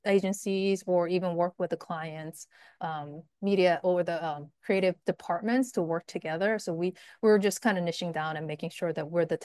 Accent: New York, United States; And when I'm from New York area.

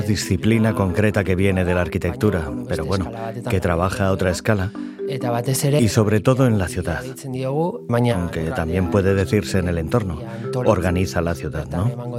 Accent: San Sebastián, Basque Country, Spain; born there; aunque nací en Donostia.

